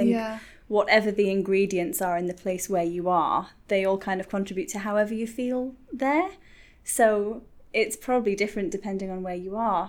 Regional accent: Newcastle, North East England, United Kingdom; accent: Geordie; because I'm from Newcastle, not that I've got much of the accent anymore

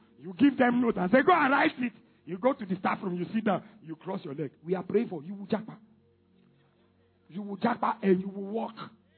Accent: Northern Region, Ghana; Me, I grew up in the north. Me, I'm from Ghana. I'm from Ghana.

